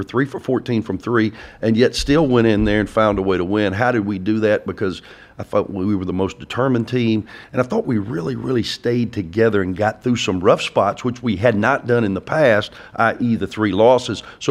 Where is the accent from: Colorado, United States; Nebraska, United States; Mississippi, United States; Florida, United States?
Mississippi, United States; I'm from Mississippi, but I've got that show me state mentality.